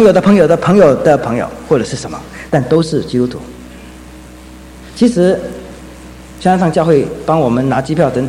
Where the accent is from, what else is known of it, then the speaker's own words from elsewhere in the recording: China; now in United States; 所以我们中国人的办法就是要找关系